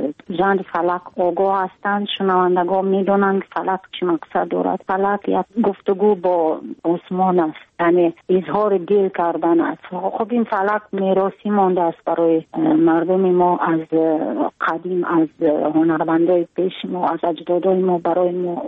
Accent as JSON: {"language": "Persian", "country": "Tajikistan", "said": "ما تاجیکستانی هستیم، در تاجیکستان زندگی میکنیم"}